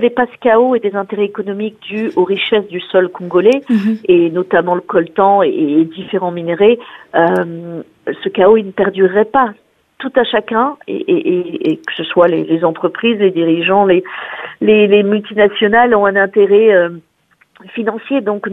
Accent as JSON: {"language": "French", "country": "Gabon", "tie": "born or raised there", "also_born_or_lived": "Burundi / Central African Republic", "said": "moi, je suis née au Gabon, donc j'ai grandi dans plusieurs pays d'Afrique, le Gabon, le Burundi, la République centrafricaine."}